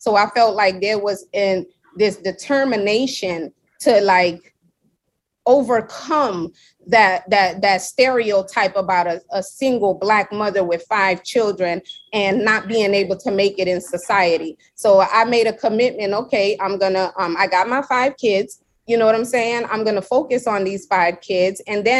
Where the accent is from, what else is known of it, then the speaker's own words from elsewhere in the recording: Seattle, Washington, United States; also born or lived in New York; I was born in New York, but raised in Seattle. So in New York, when we was growing up, we saw the skating in the streets.